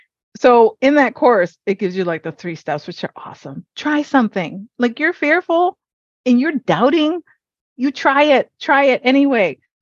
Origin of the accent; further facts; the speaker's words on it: Hawaii, United States; because I was born and raised in Hawaii. I come from a Mexican household who eats Mexican food.